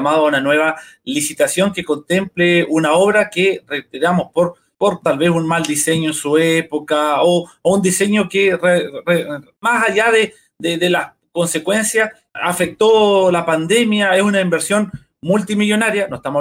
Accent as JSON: {"language": "Spanish", "town": "Purranque", "region": "Los Lagos", "country": "Chile", "said": "Ya, yo, si bien soy de Purranque"}